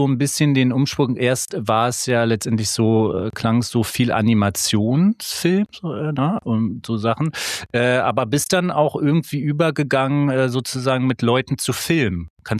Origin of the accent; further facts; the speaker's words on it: Berlin, Germany; ich bin ja aus Friedrichshagen, sozusagen Köpenick